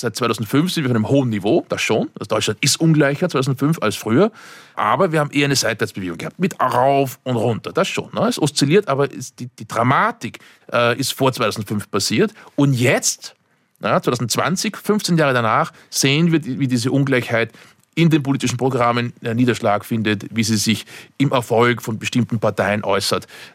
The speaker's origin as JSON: {"language": "German", "country": "Austria", "said": "da ist Tübingen oder München attraktiver für mich als Österreicher"}